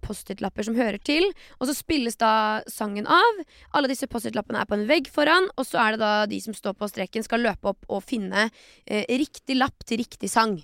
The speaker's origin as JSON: {"language": "Norwegian", "town": "Varteig", "region": "Østfold", "country": "Norway", "tie": "born or raised there", "said": "jeg har vokst opp I Vartei, som ja, ja. Liksom far, far inn I Sarpsborg. Det så bygd som du får det."}